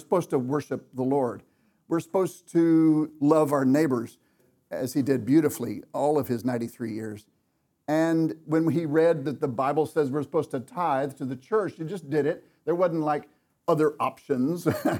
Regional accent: Dallas, Texas, United States; I grew up here in Dallas, and my parents were believers.

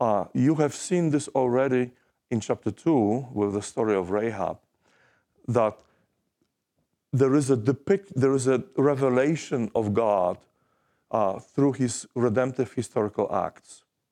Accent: Poland; I grew up in Poland. I grew up Catholic.

